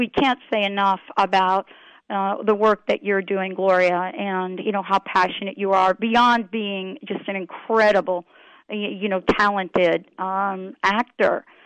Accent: New Jersey, United States; also born or lived in New York; I'm from New Jersey and born in New York.

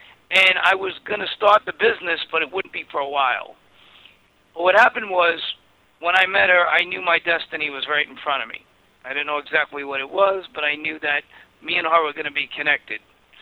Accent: Brooklyn, New York, United States; I grew up in Brooklyn. I grew up in Bergen Beach, and then we moved to Bensonhurst.

